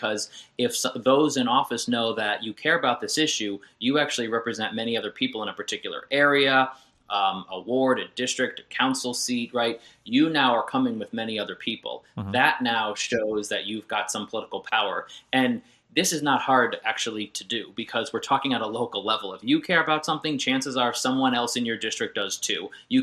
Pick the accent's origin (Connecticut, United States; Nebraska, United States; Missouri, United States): Connecticut, United States; Even though I'm from Connecticut and New England, the book is not written in a way where it's only specific to Connecticut campaigns.